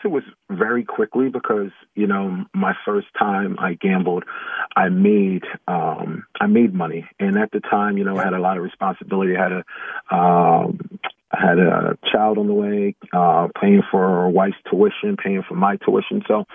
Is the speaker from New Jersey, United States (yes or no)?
yes; New Jersey, United States; I grew up in Jersey, around Atlantic City area, but never really gambled.